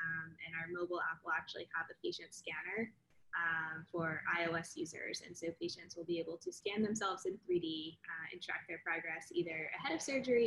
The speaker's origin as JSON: {"language": "English", "region": "the South", "country": "United States", "said": "I'm from the South. I can be very patient."}